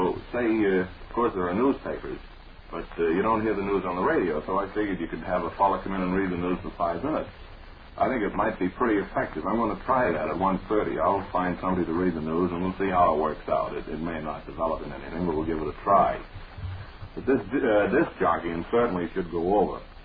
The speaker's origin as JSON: {"language": "English", "town": "Lowell", "region": "Massachusetts", "country": "United States", "tie": "born or raised there", "said": "Well, I was born and brought up in Lowell, and of course Chelmsford is a suburb"}